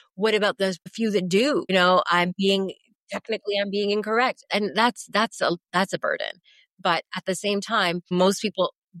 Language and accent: English; Canada; I do identify as a Canadian woman.